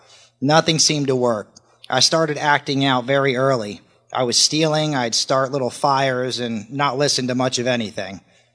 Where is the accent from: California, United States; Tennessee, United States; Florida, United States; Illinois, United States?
Florida, United States; Alachua; born there; I was born on June 23rd, 1981 in Gainesville, Florida. It's a little town called Alachua.